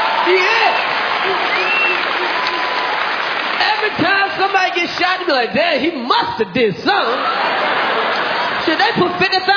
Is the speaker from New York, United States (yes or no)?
yes; Brooklyn, New York, United States; Brooklyn in the house. I'm from Brooklyn.